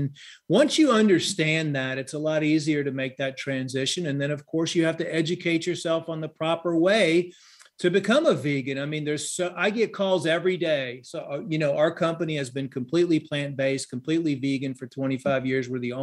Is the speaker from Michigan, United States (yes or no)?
no; Louisiana, United States; I grew up in Louisiana, and you know, Louisiana is a hunting and fishing, you know, mecca over there.